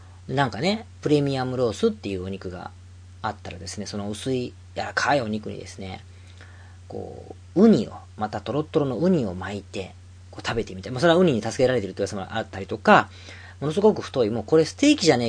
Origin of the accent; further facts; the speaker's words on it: Osaka, Japan; 僕の大阪の出身なんですけど、地元のですね大阪の森商事というねマイナーな駅があるんですが、